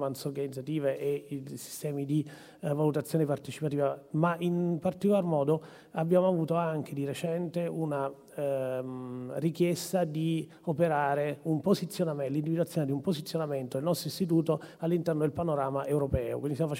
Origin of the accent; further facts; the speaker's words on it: Salerno, Campania, Italy; Come sentite dal mio accento, non sono di Bolzano, sono salernitano e ho 56 anni.